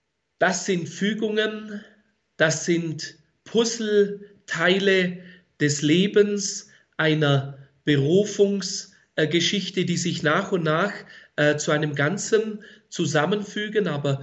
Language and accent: German; Bad Wurzach, Baden-Württemberg, Germany; also born or lived in Leutkirch im Allgäu; Ich selber stamme aus dem Allgäu, aus Leutkirch im Allgäu. Dort bin ich geboren, aufgewachsen bin ich in Bad Wurzach. Da gibt es dann noch eine kleinere Teilgemeinde unter Schwarzach und Adelshofen. Ich bin Jahrgang 1977